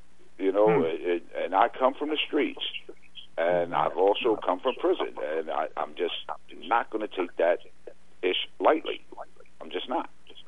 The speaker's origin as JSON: {"language": "English", "region": "New York", "country": "United States", "said": "Now, I'm from New York. And, you know, when I grew up in a building, not the projects, but a big apartment building"}